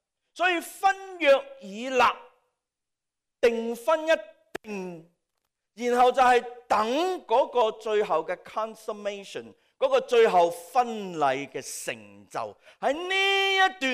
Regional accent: China; 我们中国人说未过门都仍然是什么？未婚妻啫

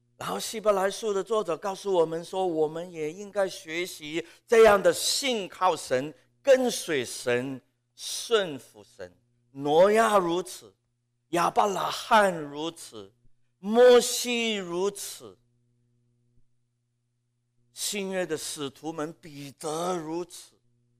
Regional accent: Hong Kong; Chinese is a second language; moved away as an adult; 我也没有学，家里也没有讲，我一直在香港长大，我做传道一直是用广东话，要不就是用英语。我1992年过来维珍修进修神学，毕业了95年，本来想要回香港继续我的工作

